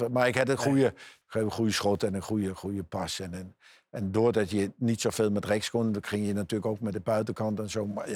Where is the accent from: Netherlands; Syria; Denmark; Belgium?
Denmark; Copenhagen, Capital Region; Dutch is a second language; Ik kwam zelf van Kopenhagen, ja.